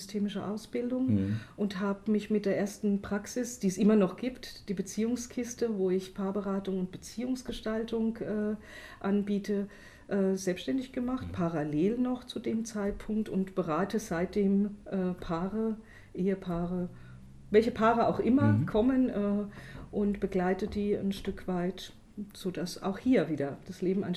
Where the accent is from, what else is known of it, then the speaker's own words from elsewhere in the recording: Amorbach, Bavaria, Germany; now in Weiden, Germany; Ich komme aus Unterfranken, aus Amorbach, dem schönen Odenwald, wo alles so präsent ist.